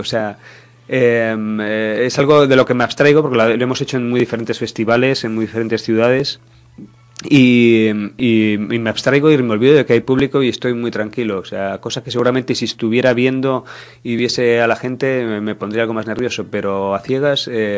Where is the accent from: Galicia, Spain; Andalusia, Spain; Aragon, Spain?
Galicia, Spain; A Coruña; no viví aquella época aquí, ya que soy de Coruña